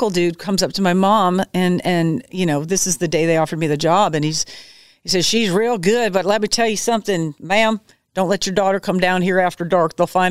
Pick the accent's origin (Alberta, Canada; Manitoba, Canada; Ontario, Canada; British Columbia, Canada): Alberta, Canada; Medicine Hat; when I was growing up in Medicine Hat, Alberta, I was fascinated with Nashville